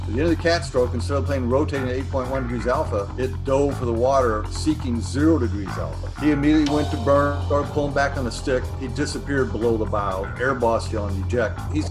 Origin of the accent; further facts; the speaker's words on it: St. Louis, Missouri, United States; All right. I was born and raised in St. Louis.